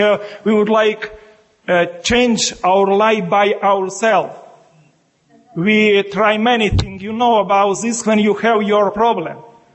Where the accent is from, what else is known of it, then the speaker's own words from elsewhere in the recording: Ukraine; English is a second language; I am a bishop and I am a monk. I am from Ukraine.